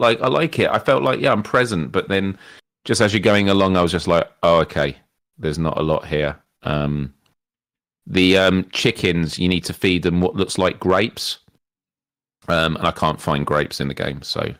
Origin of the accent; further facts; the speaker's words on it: United Kingdom; That's all right. I'm pretty British.